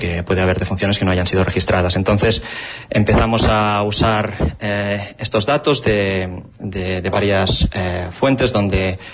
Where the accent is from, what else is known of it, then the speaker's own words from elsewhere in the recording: Cabrera de Mar, Catalonia, Spain; Soy de Barcelona, sí. Soy de un pueblo cerca de Barcelona, Cabrera de Mar.